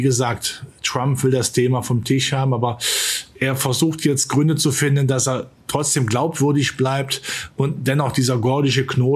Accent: Rhineland, Germany; im Rheinland sagt man, wo ich herkomme

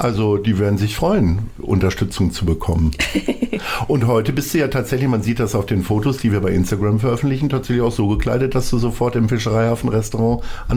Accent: Hanover, Lower Saxony, Germany; now in Hamburg, Germany; Ich bin ja auch zugezogen da nur. Ach so, insofern komme ich nach Hannover

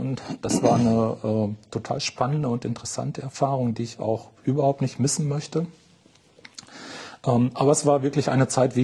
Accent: Warburg, North Rhine-Westphalia, Germany; now in Bad Pyrmont, Germany; Stand damals an, entweder nach Detmold zu ziehen, nach Bad Pyrmont oder in meiner Heimat Warburg zu bleiben. Und da wir uns seinerzeit für Bad Pyrmont entschieden haben

